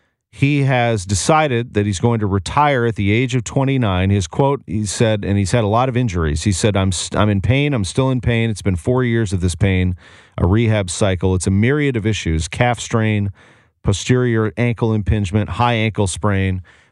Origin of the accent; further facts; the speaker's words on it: St. Louis, Missouri, United States; I'm from St. Louis. I went to school at Indiana University.